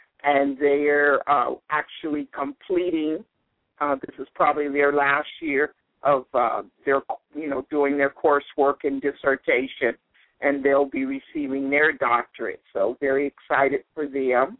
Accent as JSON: {"language": "English", "town": "Compton", "region": "California", "country": "United States", "tie": "born or raised there", "said": "But I was a child from Compton, California. I was to be the first college graduate in my family."}